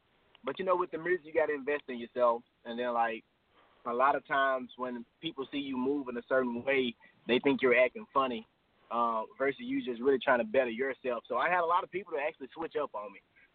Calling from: Atlanta, Georgia, United States; Hey, I'm calling from Atlanta, Georgia.

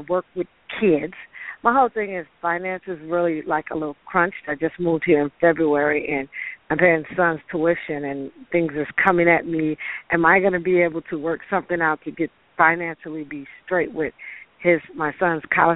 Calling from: La Vergne, Tennessee, United States; also born or lived in Wisconsin; I'm in the area code is Wisconsin, but I live now. I did a transition in moving to Nashville, Tennessee, outskirts of Nashville because I'm in the suburbs in Laverne, Tennessee.

